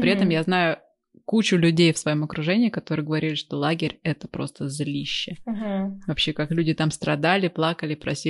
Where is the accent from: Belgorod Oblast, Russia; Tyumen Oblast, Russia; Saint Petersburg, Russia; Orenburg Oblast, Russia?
Orenburg Oblast, Russia; Totskoye; Вот я росла в Тоцком. Тоцка — это такая Оренбургская область, военный городок.